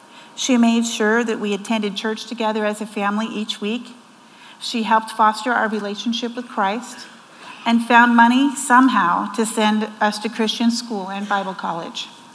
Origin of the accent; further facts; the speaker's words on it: Modesto, California, United States; born there; I was born right here in Modesto.